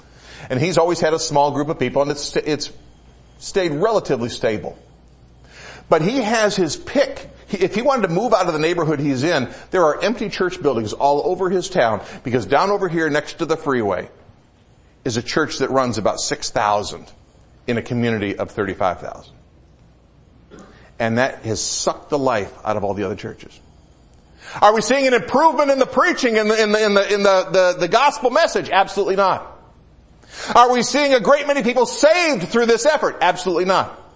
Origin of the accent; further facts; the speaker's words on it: Detroit, Michigan, United States; I grew up in the Metro Detroit area. I've been here more than half my life, but I grew up in the Metro Detroit area.